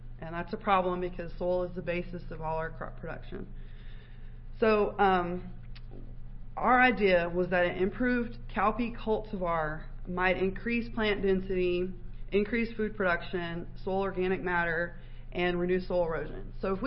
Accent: Texas, United States; I'm from Texas, so every year on New Year's Eve, my mom makes ham and rice and black-eyed peas.

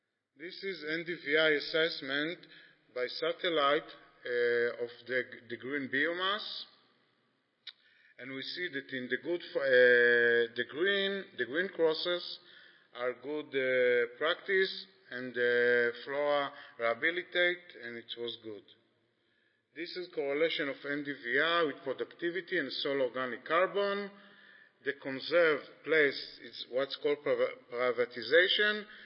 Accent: Israel; English is a second language; I come from Israel.

